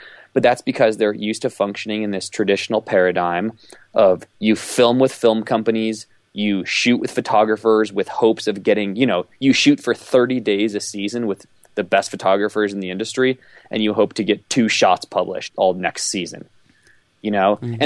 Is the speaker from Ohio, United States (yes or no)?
yes; Ohio, United States; because I'm from Ohio. I didn't grow up skiing in front of these professional photographers.